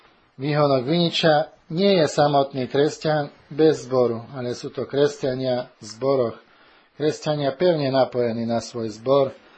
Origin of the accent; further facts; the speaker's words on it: Žilina Region, Slovakia; Aj tam, tu na Orave rastie taký nepravý vinič. Videl som ho pri rieke Orava v našej dedine. Tu doma na Gánku sme mali dávnejšie nepravý vinič.